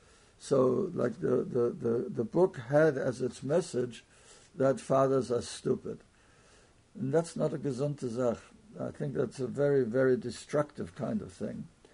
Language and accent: English; England, United Kingdom; I ought to know, I come from England